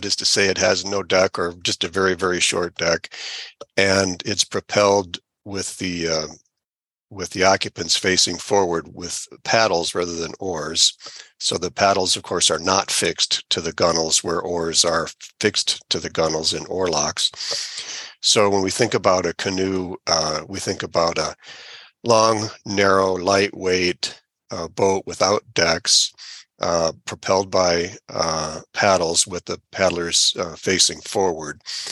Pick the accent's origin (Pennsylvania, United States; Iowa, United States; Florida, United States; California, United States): Iowa, United States; He's from Illinois and I was from Iowa, and we grew up in canoes.